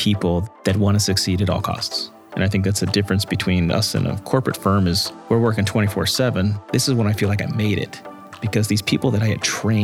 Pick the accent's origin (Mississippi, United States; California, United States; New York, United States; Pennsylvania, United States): Pennsylvania, United States; Pittsburgh; we grew up in Pittsburgh, and you know, we always had aspirations of helping a lot of folks.